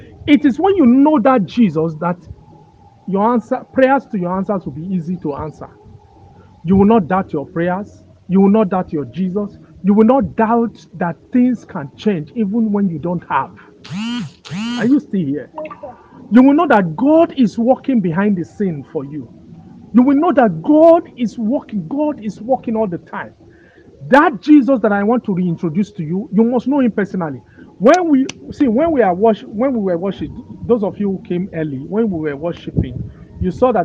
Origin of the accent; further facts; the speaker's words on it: Lagos, Nigeria; I have lived in Lagos. I was born in Lagos and all that.